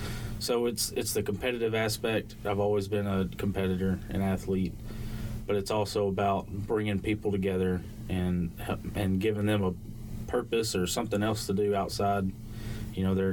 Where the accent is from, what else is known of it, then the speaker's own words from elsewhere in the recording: Ripley, Tennessee, United States; now in Hot Springs, United States; We're from Tennessee. I'm from Ripley. She's from Dyersburg.